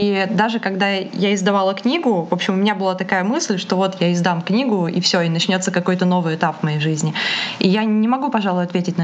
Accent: Kostroma, Kostroma Oblast, Russia; born there; now in Saint Petersburg, Russia; это уже все знают. Я живу на два города. Родилась я в Костроме, а живу большую часть года в Петербурге, потому что я сюда переехала за мечтой, за консерваторией.

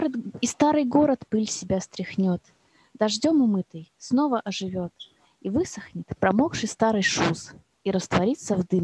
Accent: Saint Petersburg, Russia; Нет, но вот я как человек питерский. Мне кажется, что это стихотворение, оно все-таки очень с Питером.

